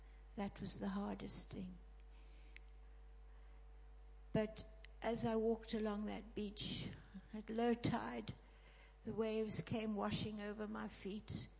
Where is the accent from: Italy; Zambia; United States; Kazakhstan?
Zambia; born there; I was born in Zambia in 1935, so I'm 80 years old.